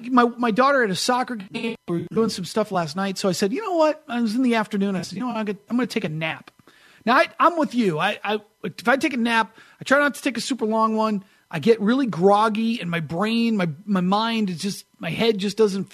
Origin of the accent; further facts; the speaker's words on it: New Hampshire, United States; A lot of it's growing up in New Hampshire with the seasons. We have beautiful weather change, this time of year.